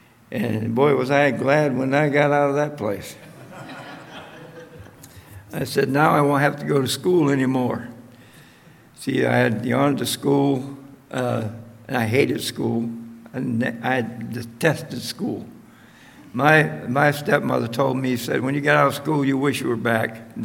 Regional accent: United States; now in Brazil; I saw that we're not cutting it as American missionaries among Brazilians.

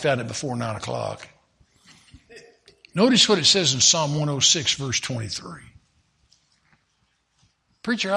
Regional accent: Indiana, United States; I'm from Indiana, I know.

